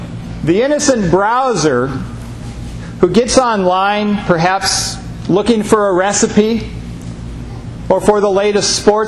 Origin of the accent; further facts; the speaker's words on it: Mankato, Minnesota, United States; the day after my graduation, I was supposed to travel straight from my hometown of Mankato up to Ketchikan, Alaska.